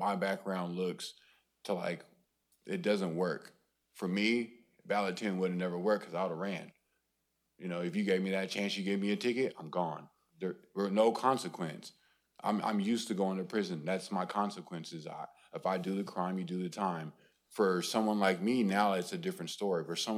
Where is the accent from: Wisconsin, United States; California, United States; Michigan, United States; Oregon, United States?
Oregon, United States; Portland; I'm from Portland, Oregon, and I've been in prison multiple times.